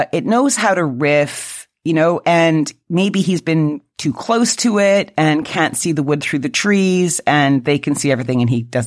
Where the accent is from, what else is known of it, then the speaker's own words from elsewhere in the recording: Louisiana, United States; I'm a veteran. I'm an ex-convict. I'm an AI researcher. I'm a Cajun.